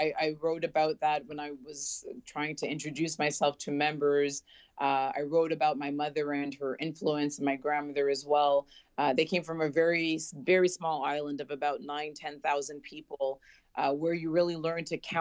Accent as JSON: {"language": "English", "town": "Toronto", "region": "Ontario", "country": "Canada", "tie": "born or raised there", "said": "I'm a first generation Canadian, and I was surrounded growing up in Toronto with all these other extraordinary first generation Canadians from all these diverse backgrounds"}